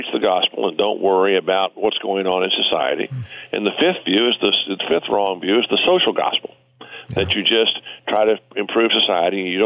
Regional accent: Texas, United States; Now, I'm a Texan. I take beef jerky with me everywhere I go.

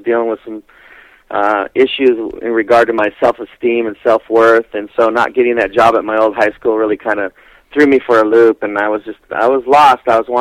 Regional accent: Vancouver, Washington, United States; now in Southern California, United States; I was born in Washington State and raised outside of Portland, Oregon, in Vancouver, Washington, and it was a great childhood.

